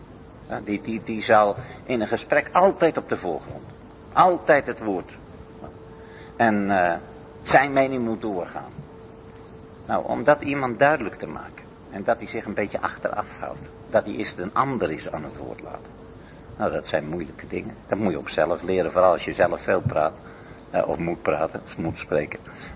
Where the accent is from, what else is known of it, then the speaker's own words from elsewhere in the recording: Netherlands; Bijvoorbeeld als Hollanders, dan zijn we pure individualisten.